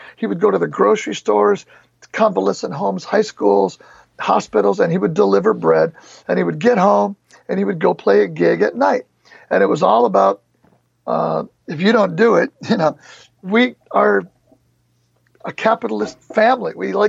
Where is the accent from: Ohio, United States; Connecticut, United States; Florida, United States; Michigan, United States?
Michigan, United States; Detroit; now in Los Angeles, United States; I'm from Detroit, where it snows all the time, and it rains all the time.